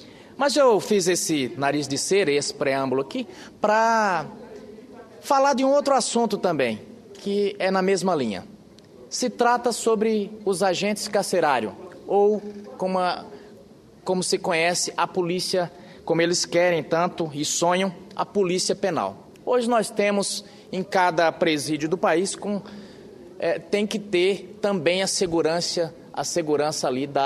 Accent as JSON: {"language": "Portuguese", "town": "Caicó", "region": "Rio Grande do Norte", "country": "Brazil", "tie": "born there", "said": "em Caicó, onde eu nasci, senhor presidente"}